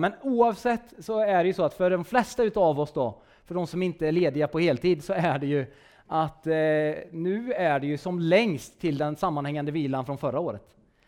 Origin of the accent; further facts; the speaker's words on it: Kinnarp, Västra Götaland County, Sweden; jag är inte hallänning, utan jag är västgöte. Stolt västgöte. Så att jag kommer ju ifrån Falköpings kommun, Kinnarp heter väl största tätorten.